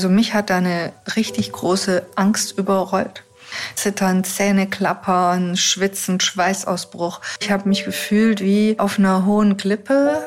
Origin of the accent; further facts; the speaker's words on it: Neu-Ulm, Bavaria, Germany; now in Ulm, Germany; ich bin jetzt gerade vor einem halben Jahr wieder hier nach Ulm in meine Heimatstadt gezogen. Sprich, Neu-Ulm ist meine Heimatstadt, ich will ehrlich sein, aber jetzt bin ich in Ulm.